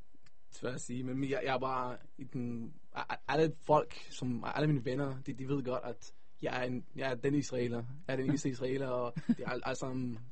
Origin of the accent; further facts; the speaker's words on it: Greenland; Danish is a second language; jeg er fra Grønland faktisk.